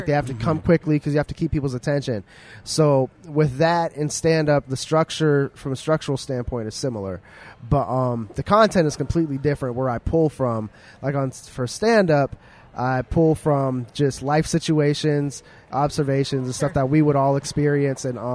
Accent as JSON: {"language": "English", "region": "Pennsylvania", "country": "United States", "said": "Every time I come to the city, it's how people respond whenever I say I'm from Beaver County."}